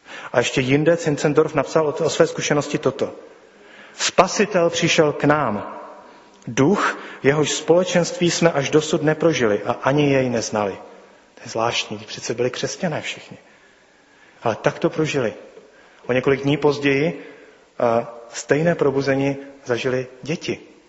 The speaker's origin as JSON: {"language": "Czech", "region": "North Moravia", "country": "Czechia", "said": "Já jsem navíc ze Severní Moravy"}